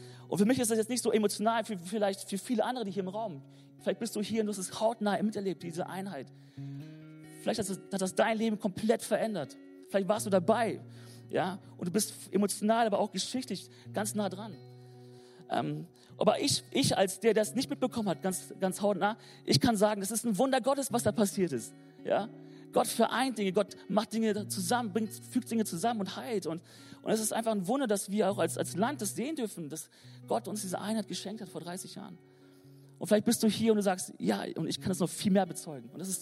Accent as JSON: {"language": "German", "region": "North Rhine-Westphalia", "country": "Germany", "said": "Ja, lass uns als Ostwestfale hier echt verschwenderisch sein mit dem Danken."}